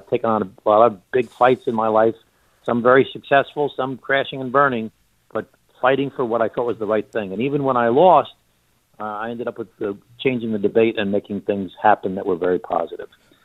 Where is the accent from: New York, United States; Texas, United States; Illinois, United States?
New York, United States; I was the mayor of my hometown, the county executive, as you mentioned, of Nassau County, larger than 12 states in the United States of America.